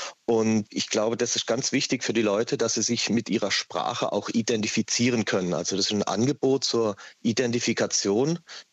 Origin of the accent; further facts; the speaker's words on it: Baden-Württemberg, Germany; also born or lived in Tübingen; in Tübingen geboren, also im schwäbischen Sprachgebiet. Aber Sie werden es gleich hören, ich spreche kein Schwäbisch mehr. Ich bin in der Nähe von Freiburg im Südbadischen aufgewachsen.